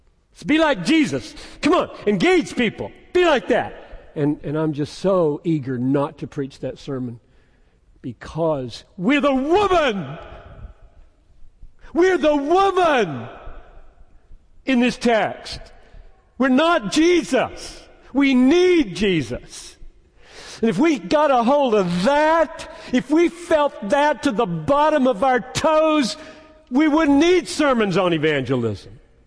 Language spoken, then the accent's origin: English; Greenville, South Carolina, United States; my hometown 50 years ago in Greenville, South Carolina.